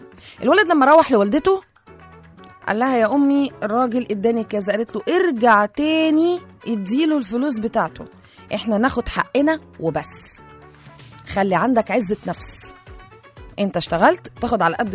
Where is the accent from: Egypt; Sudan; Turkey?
Egypt; في مثل كده عندنا في مصر زمان كان يقولك ايه